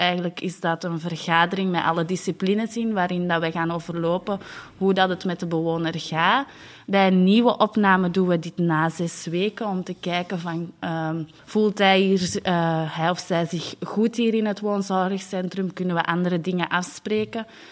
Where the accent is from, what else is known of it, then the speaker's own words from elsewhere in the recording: Antwerp, Belgium; ik ben 29 jaar, ik ben afkomstig uit het Mechelse.